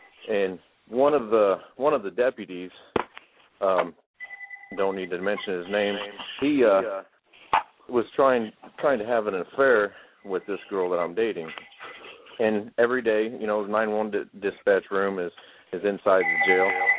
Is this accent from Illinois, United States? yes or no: yes; Illinois, United States; I'm from Illinois, and I was dating a girl that's a few years younger than me.